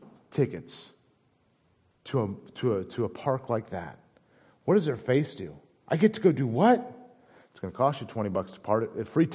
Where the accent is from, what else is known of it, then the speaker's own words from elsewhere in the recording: United States; I'm not from Costa Rica. I'm a part of a different country, a part of a different kingdom, and there's something that makes me different. It's that passport that says you were born in, you're a resident of, you are a member of the United States.